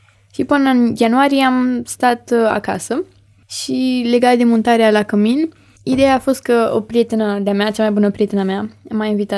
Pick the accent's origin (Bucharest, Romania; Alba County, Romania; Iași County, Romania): Bucharest, Romania; Păi eu eram din București